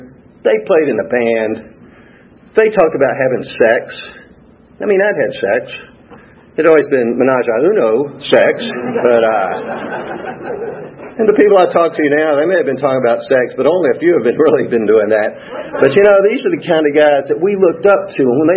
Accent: Atlanta, Georgia, United States; born there; I was born right here in Atlanta. I had two parents that brought me home from Atlanta Medical.

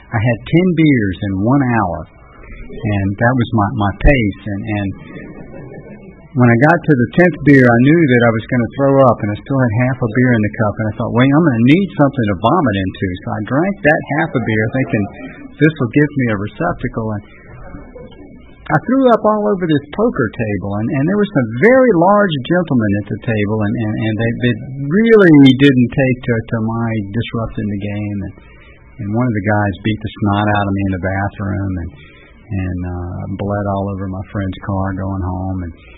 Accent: Lafayette, Louisiana, United States; I grew up in Southwest Louisiana. I grew up in Lafayette. I grew up in Cajun country. And we were poor, though.

